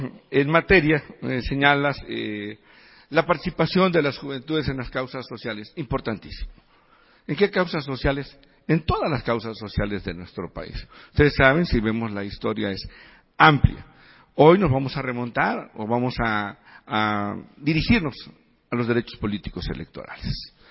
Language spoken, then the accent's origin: Spanish; Tabasco, Mexico; yo soy originario de Tabasco